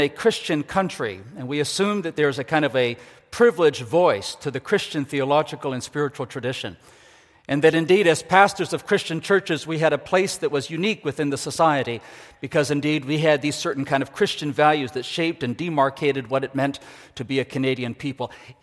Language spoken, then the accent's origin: English; Ecuador; I grew up in Ecuador in South America. My parents were missionaries there. We would furlough, typically in Belleville, Ontario, which is where my mother was from